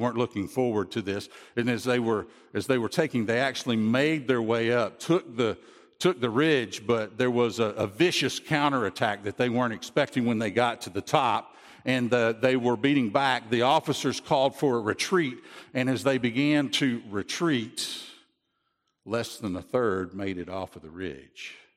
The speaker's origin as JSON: {"language": "English", "town": "Chattanooga", "region": "Tennessee", "country": "United States", "tie": "born or raised there", "said": "Recently, I heard the story of a guy who's actually buried in my hometown, Chattanooga, Desmond Doss."}